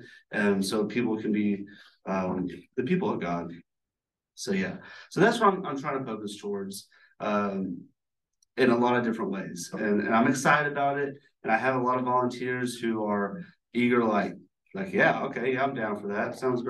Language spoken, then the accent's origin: English; Georgia, United States; pronounced probably the same because I'm from Georgia.